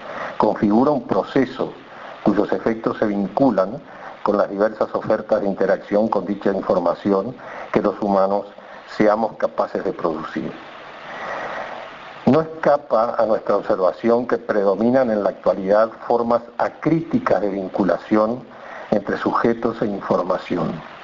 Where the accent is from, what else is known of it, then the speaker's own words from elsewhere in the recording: Uruguay; pensamos, como muchos uruguayos y uruguayas, que la educación constituye un derecho humano